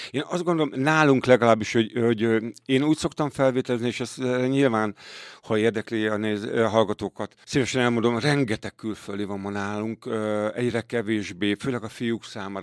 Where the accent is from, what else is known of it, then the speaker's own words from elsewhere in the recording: Pécs, Baranya, Hungary; now in Miskolc, Hungary; olyan rég költöztem el, én pécsi vagyok, olyan rég jöttem el otthonról, hogy alapjában már bőven miskolci vagyok. Úgyhogy én itt élek, itt van az életem.